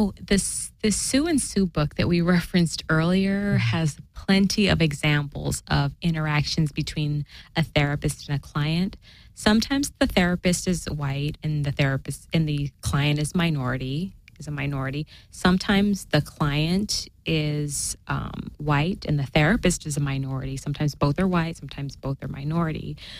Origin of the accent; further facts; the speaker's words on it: Portland, Oregon, United States; And I say, well, I was raised in Portland, Oregon. And I was also born there.